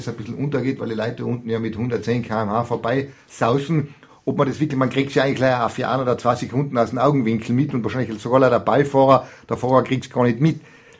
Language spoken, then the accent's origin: German; Tyrol, Austria; Wir sind eben keine Kärntner, wir sind auch keine Nordtiroler, wir sind eben Osttiroler.